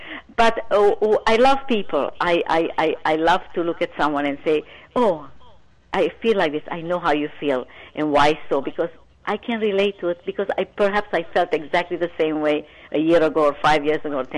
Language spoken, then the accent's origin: English; Romania; especially my childhood, growing up in Romania in a communist country, along with my mom, no siblings